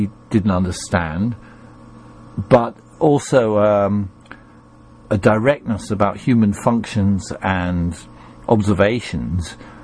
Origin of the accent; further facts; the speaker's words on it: United States; which may be why, as an American, I find it possible to talk to you